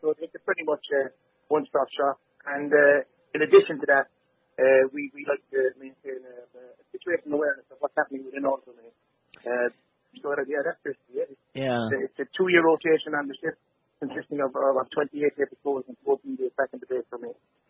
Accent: Cork, County Cork, Ireland; I suppose I'm a fatman born and bred. I was born in 1969.

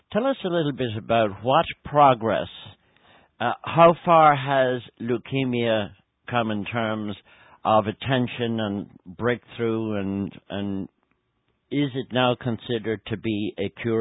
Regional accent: Ireland; for those of us who are around a lot longer than you, we will remember that growing up in Ireland, one of the most dreaded words was leukemia.

